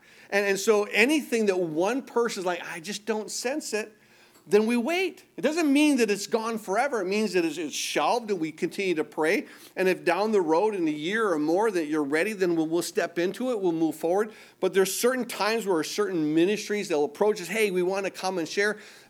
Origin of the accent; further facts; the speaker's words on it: Midwest, United States; also born or lived in Southern California; now in Milwaukee, United States; I mean, I kind of grew up a Midwesterner, so I did have an easier adjustment period.